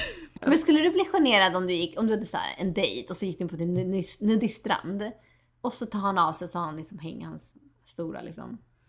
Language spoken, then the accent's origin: Swedish; Ibiza, Balearic Islands, Spain; Ja, men jag är från Ibiza, du vet.